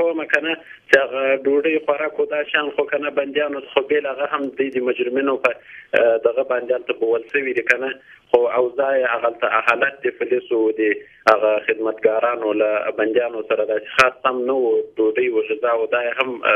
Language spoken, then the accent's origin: Pashto; Ghazni, Afghanistan; و ما غزنی ولایت کې زه خپل د غزنی یم.